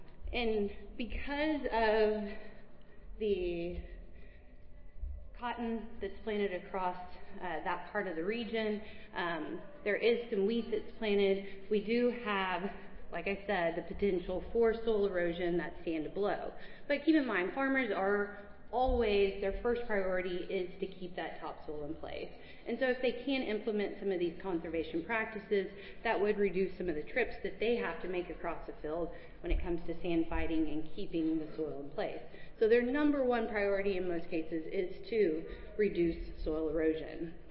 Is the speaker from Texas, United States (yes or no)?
yes; Texas, United States; now in Lubbock, United States; I grew up in South Texas, and I thought that I was relatively familiar with farming operations, farming practices. And then I moved to Lubbock in 2014